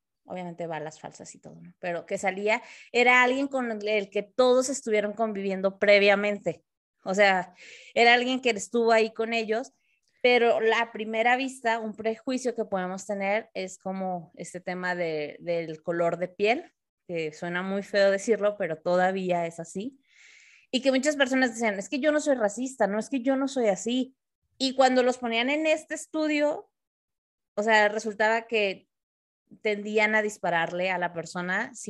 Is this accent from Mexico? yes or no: yes; Mexico; México es un país muy clasista, sinceramente. Está cañón ese tema, lo somos, porque soy mexicana.